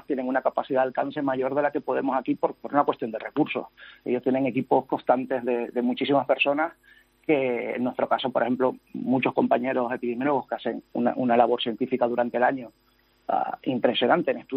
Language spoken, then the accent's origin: Spanish; Canary Islands, Spain; yo soy canario